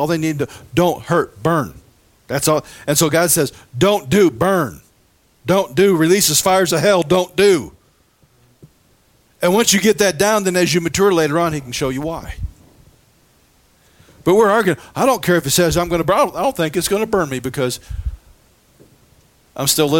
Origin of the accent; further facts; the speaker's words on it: Missouri, United States; You can tell I'm from Missouri.